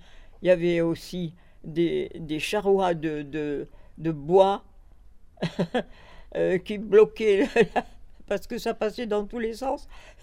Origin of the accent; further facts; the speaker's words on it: Provence-Alpes-Côte d'Azur, France; j'étais jeune femme et je venais de la Côte d'Azur, mais j'étais dans un monde nouveau